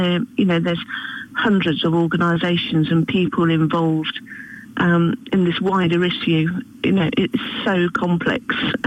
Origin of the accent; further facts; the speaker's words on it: East Midlands, United Kingdom; I'm not from Kent. My homeland, as it were, is Lincolnshire.